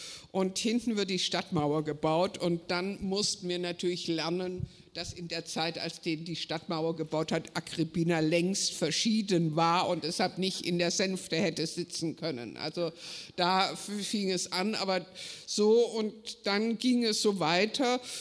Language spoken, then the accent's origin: German; Baden-Württemberg, Germany; ich bin aus Schwaben, ich darf das sagen